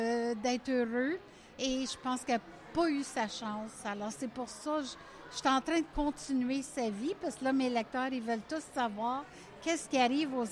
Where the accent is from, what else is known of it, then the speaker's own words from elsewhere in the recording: Sudbury, Ontario, Canada; born there; Je suis née à Sudbury. Alors, mais ça fait longtemps maintenant que j'habite dans l'Outaouais.